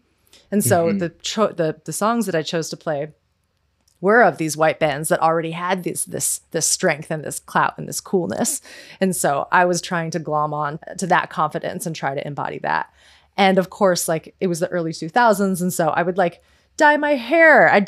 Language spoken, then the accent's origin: English; Arizona, United States; I grew up in Arizona